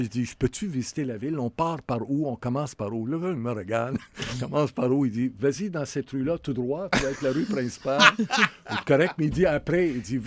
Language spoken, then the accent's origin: French; Syria; born there; moved away; moi, je suis né en Syrie.